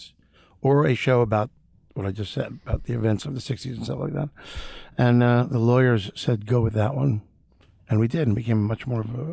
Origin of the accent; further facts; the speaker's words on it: Long Island, New York, United States; No, I'm from New York.